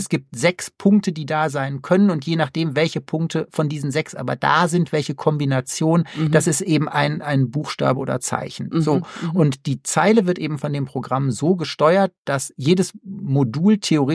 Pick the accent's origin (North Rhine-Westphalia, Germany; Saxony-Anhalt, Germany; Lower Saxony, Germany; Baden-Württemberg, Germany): North Rhine-Westphalia, Germany; Münster; ich komme aus Münster in Westfalen